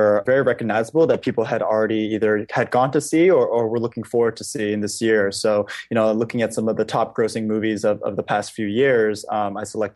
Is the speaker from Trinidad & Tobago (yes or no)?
no; United States; You know, I'm Korean American, so I've grown up in the States.